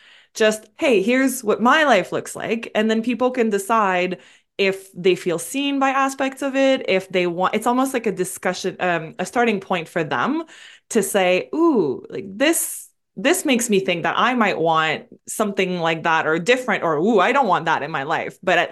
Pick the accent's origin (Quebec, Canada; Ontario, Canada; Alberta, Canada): Quebec, Canada; Montreal; accent: French Canadian; I'm originally from Montreal. I'm French Canadian. Sometimes people wonder the accent. That's what it is.